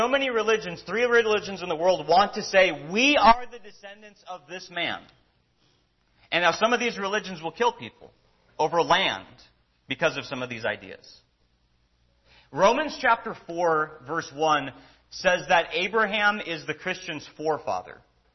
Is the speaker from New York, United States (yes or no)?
no; Minnesota, United States; My heritage is Nordic, and so when I was growing up in Minnesota, my grandpa would try to make me eat lutefisk